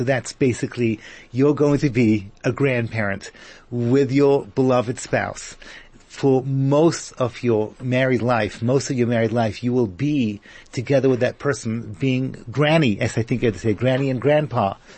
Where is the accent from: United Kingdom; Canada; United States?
United Kingdom; England; now in Israel; I'm originally from England with a little twist of American. So those of you who are trying to figure out my accent, it's a little twisted.